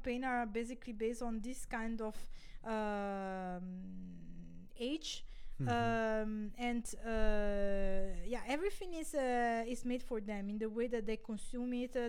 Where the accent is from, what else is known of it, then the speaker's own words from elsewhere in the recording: Italy; accent: Italian; English is a second language; No, I don't think you can hear my Italian accent, but the way I studied English is so Italian that it's basically not effective.